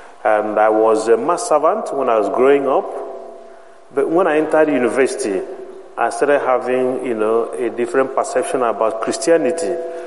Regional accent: Nigeria; moved away as an adult; Well, I was born in Nigeria, and I grew up there, attended my first degree and a master's degree in Nigeria

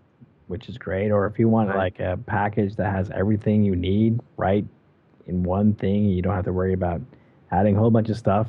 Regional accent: Utah, United States; And I'm from Utah.

